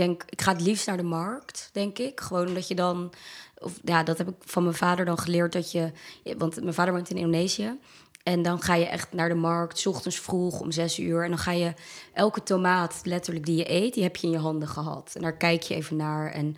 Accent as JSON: {"language": "Dutch", "town": "Amsterdam", "region": "North Holland", "country": "Netherlands", "tie": "born there", "also_born_or_lived": "Diemen / Zetten / Naarden", "said": "Ik ben geboren in Amsterdam. En toen heb ik een tijdje in Amsterdam gewoond. In Diemen, in Zetten. Dat is een dorpje in Gelderland. Toen in Naarden. En toen hier."}